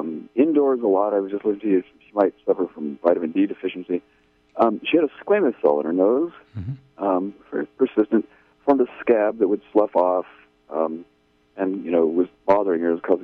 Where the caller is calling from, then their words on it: Redway, California, United States; I'm from Redway.